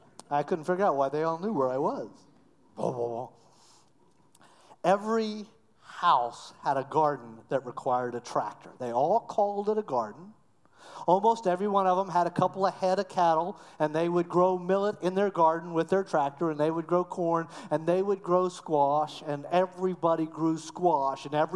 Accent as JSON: {"language": "English", "town": "Cocoa", "region": "Florida", "country": "United States", "tie": "born or raised there", "said": "I grew up in Florida in Cocoa, so a little bit farther down the coast."}